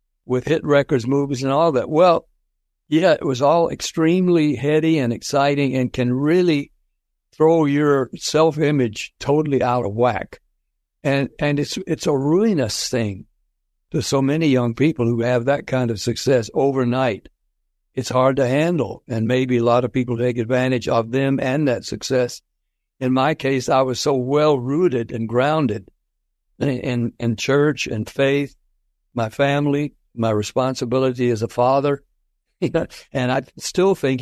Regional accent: Nashville, Tennessee, United States; And of course, I was a homeboy from Nashville

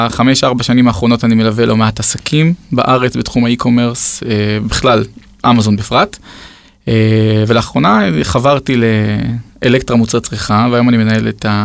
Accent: Petah Tikva, Central District, Israel; also born or lived in Ramat HaSharon; now in Rosh HaAyin, Israel; גדלתי בפתח תקווה. כן. בפתח תקווה עברנו לרמת השרון, משם ראש העין.

